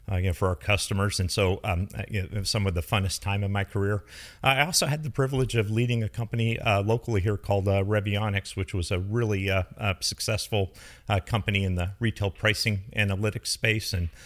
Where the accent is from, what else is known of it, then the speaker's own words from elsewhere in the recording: San Jose, California, United States; Both my wife and I grew up in San Jose